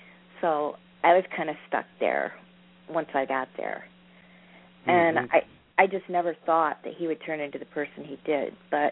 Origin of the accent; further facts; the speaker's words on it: United States; Yes, that's right. I'm American, and I met Mohammed when I was going to college